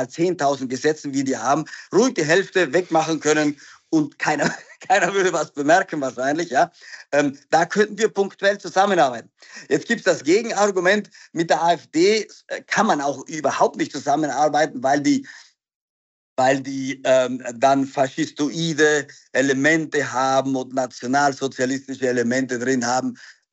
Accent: Trentino-Alto Adige, Italy; accent: South Tyrolean dialect; first language Italian and German; Ich komme aus Südtirol, da leben Italiener. Ich bin zweisprachig aufgewachsen, Italienisch und Deutsch. Ja? Und noch der Südtiroler Dialekt dazu.

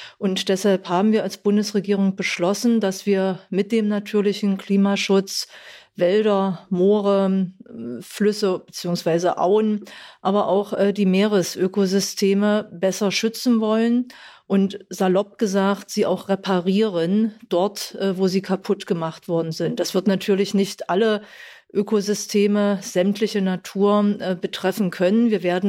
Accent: Saxony-Anhalt, Germany; Das heißt, ich komme aus Sachsen-Anhalt.

